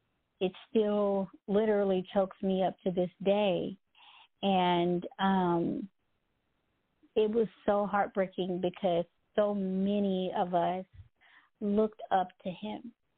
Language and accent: English; the South, United States; I was coming from the South, so that's a whole nother story.